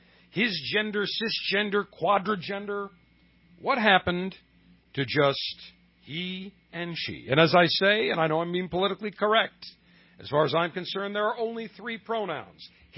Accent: Buffalo, New York, United States; I grew up in Buffalo, 3 minutes from the Canadian border

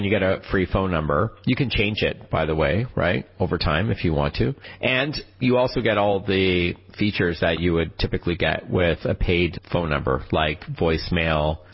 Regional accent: Canada; And I've tested your eSIM in the U.S., being a Canadian, and it works great.

